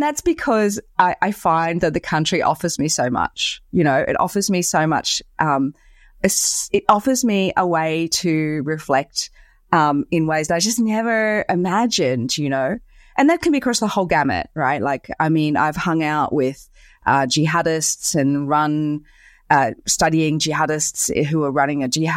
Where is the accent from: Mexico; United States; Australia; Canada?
Australia; as an Australian citizen who works in collaboration with Indonesian academics